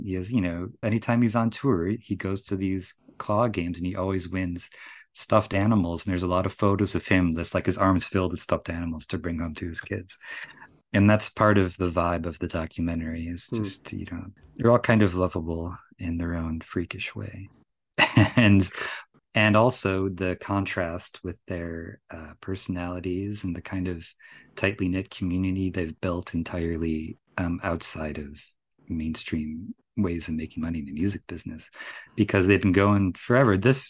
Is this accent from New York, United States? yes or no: yes; Buffalo, New York, United States; I grew up in Buffalo, suburbs of Buffalo, to be clear. Born in 81